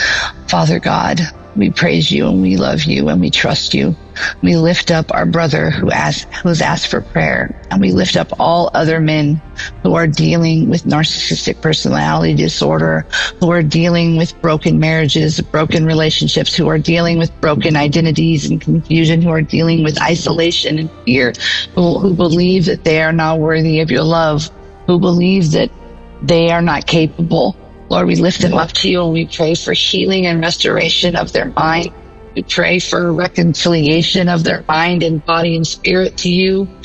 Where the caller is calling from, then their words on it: Portland, Oregon, United States; My brothers and sisters in Christ, I come to you today from Portland, Oregon.